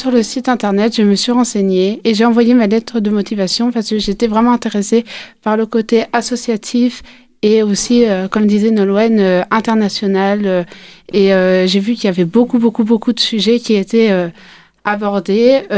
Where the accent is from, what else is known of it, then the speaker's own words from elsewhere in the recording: Nancy, Grand Est, France; J'ai 20 ans et je viens de Nancy, une ville qui se situe dans la région qui est en Lorraine, dans la région du Grand Est